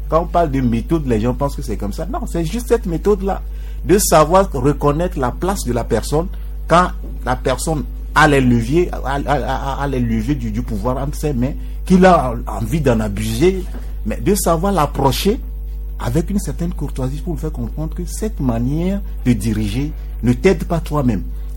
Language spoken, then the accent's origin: French; Togo; Nous tous, nous sommes des Togolais.